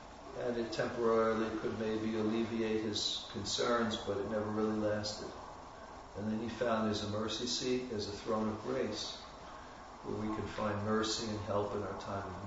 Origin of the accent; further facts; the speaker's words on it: New York, United States; from New York, and if you're ever in New York, come and visit, say hello